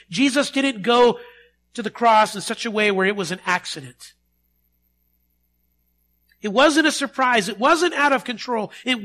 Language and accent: English; Spokane, Washington, United States; we're from Spokane, Washington